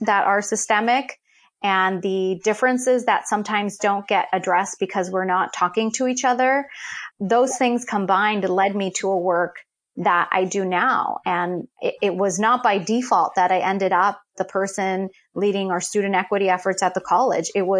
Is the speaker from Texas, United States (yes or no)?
no; Los Angeles, California, United States; Growing up in Koreatown, heavily immigrant community from different walks of life.